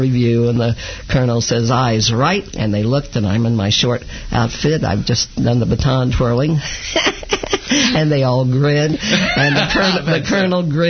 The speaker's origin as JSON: {"language": "English", "town": "Los Angeles", "region": "California", "country": "United States", "tie": "born or raised there", "said": "If I'm going to do any work, I'll do it in Los Angeles, my hometown."}